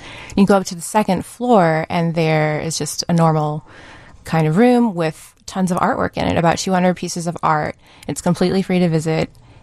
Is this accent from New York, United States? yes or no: no; Cleveland, Ohio, United States; I think growing up, I grew up in Cleveland. We did a lot of trips around Ohio